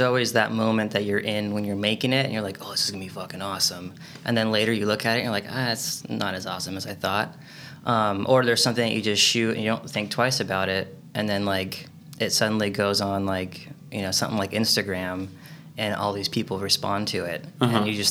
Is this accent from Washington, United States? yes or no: yes; Longview, Washington, United States; also born or lived in Seattle / New York City; I grew up, I'm from the Northwest. I grew up in Longview, Washington.